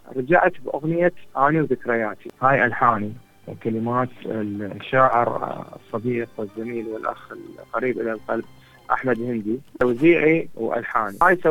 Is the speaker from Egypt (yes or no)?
no; Iraq; moved away as an adult; احنا كنا الفنانين طلعنا من العراق